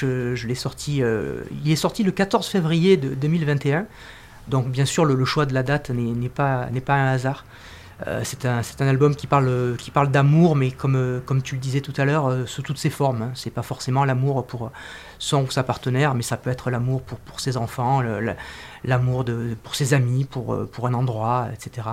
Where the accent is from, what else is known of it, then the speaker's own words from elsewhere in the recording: Marseille, Provence-Alpes-Côte d'Azur, France; je dis souvent que j'ai des origines un peu éparpillées en Provence, puisque je suis né à Marseille et j'y ai vécu jusqu'à l'âge de 20 ans à peu près pour mes études, avec ma maman. Et l'autre partie de ma vie, mon papa était originaire des Alpes d'Haute-Provence